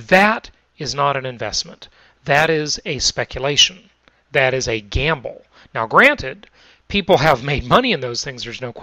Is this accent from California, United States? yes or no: yes; Los Angeles, California, United States; moved away as an adult; also born or lived in Orange County; So we're talking about California, where we're both from. I grew up in West Los Angeles, and then my adult life lived in Orange County until moving to Arizona just recently.